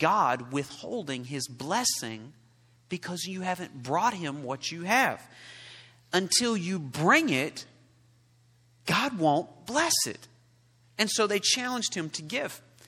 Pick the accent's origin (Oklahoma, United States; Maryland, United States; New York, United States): Oklahoma, United States; Now, I grew up in Oklahoma. There were a lot of cowboys and a lot of horses.